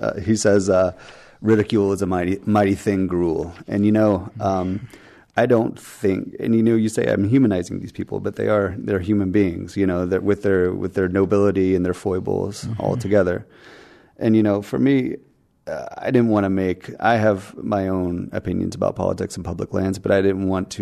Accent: Georgia, United States; You know, I was living in Southwest Colorado at the time, and I grew up in Georgia.

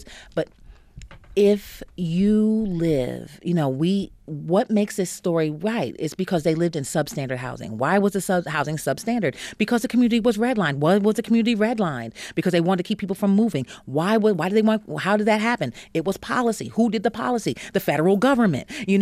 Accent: New York, United States; I'm from New York originally, and a lot of my family lived in Harlem. And so the things that he said and things that are going on, I know that to be the history of where I grew up.

